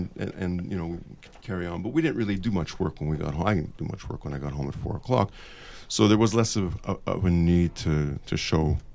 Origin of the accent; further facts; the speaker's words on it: Montreal, Quebec, Canada; now in Toronto, Canada; because I'm from Montreal to sometimes appear to have an attitude towards Toronto